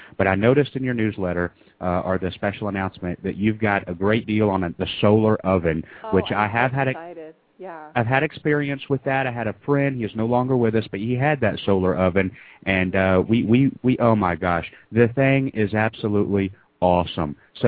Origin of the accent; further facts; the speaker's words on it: Atlanta, Georgia, United States; I was born and raised in the South right here in Atlanta